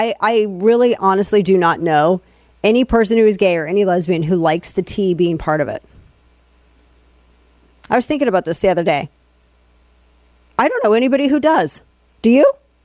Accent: St. Louis, Missouri, United States; I know for a fact in my hometown of St. Louis, there was a lot of destruction going on.

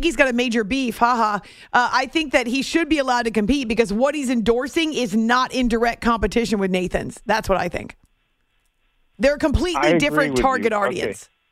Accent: New Hampshire, United States; It's one of my favorite things about New England, about growing up in New Hampshire.

